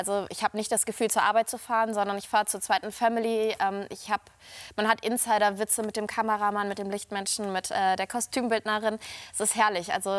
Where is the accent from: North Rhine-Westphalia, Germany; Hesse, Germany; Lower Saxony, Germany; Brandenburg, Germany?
North Rhine-Westphalia, Germany; Cologne; now in Hamburg, Germany; ich bin halbe Südländerin, ich bin Kölnerin, ich brauche die Sonne, ich brauche die Wärme.